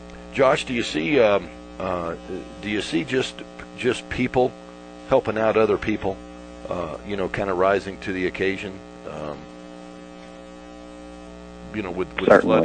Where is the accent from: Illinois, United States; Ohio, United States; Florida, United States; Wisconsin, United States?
Florida, United States; Yeah, growing up in Florida, you'd see that usually when hurricanes would come through, you'd have excessive flooding